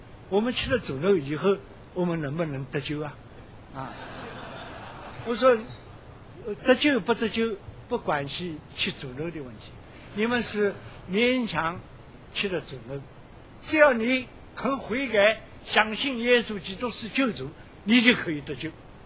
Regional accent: China; 天父怜悯我们，我们中国人向来很重情义

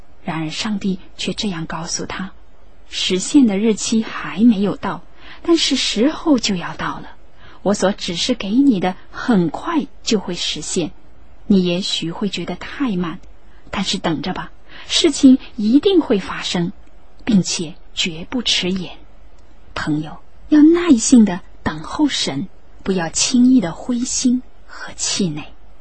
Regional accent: China; 我们中国人常言道，10年树木，100年树人。

